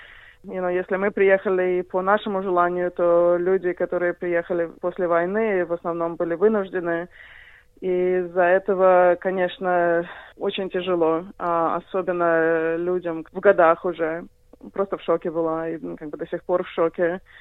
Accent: Belarus; also born or lived in United States; now in Australia; я в Австралию приехала в 2008. До этого я жила в Америке, я из Белоруссии сама. Из Белоруссии моя семья эмигрировала в 93-м, то есть почти сразу после развала. Я в Америке прожила примерно 14 лет

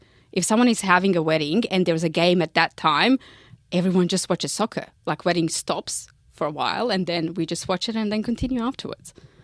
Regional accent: Bosnia & Herzegovina; So I'm from Croatian part of Bosnia.

